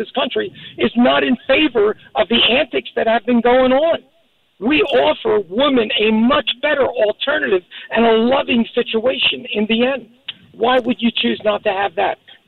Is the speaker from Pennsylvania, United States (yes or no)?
yes; Philadelphia, Pennsylvania, United States; Well, I'm from the Philadelphia area